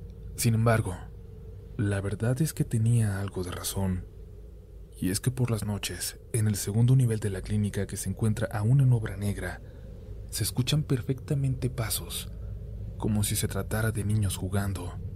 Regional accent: Morelia, Michoacán, Mexico; y tengo 24 años. Soy de Morelia, Michoacán.

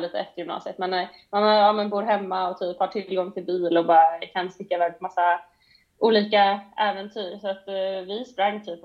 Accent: Stockholm, Stockholm County, Sweden; Jag är uppvuxen i Stockholm då, men har inte bott där på rätt många år nu.

